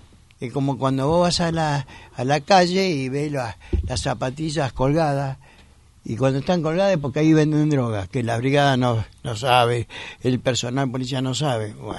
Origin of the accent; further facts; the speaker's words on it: Buenos Aires, Argentina; camino en la calle como buen porteño, y yo veo en cada rincón de mi ciudad mucha gente